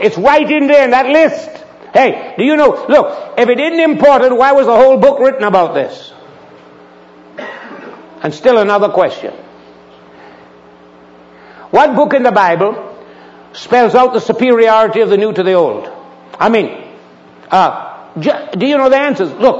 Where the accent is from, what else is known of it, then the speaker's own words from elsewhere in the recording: Jamaica; I was raised in a ranch in Jamaica, okay? I'm a Jamaican.